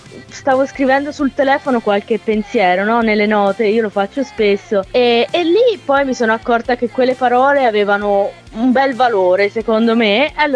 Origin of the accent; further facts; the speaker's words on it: Lido di Camaiore, Tuscany, Italy; Io vengo dalla Toscana, dal Lido di Camaiore.